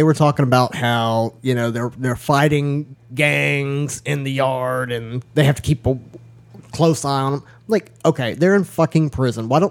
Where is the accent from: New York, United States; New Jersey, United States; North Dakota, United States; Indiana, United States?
New Jersey, United States; born there; Bitch, I was born in Jersey.